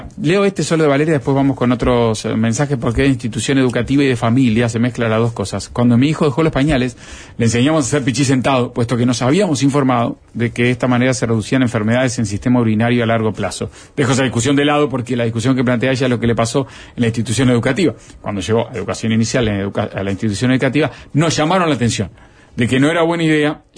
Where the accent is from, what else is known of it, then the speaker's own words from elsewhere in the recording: Uruguay; pero somos de Uruguay